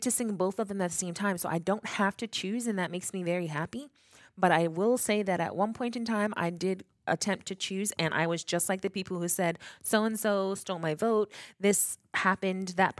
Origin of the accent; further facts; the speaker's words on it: Bermuda; We're a British overseas independent territory.